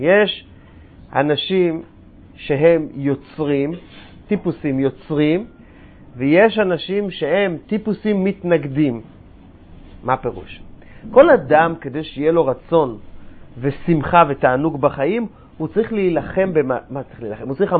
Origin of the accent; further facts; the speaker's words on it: United States; Hebrew is a second language; moved away as an adult; now in Israel; אני באתי מארצות הברית לפני כמה שנים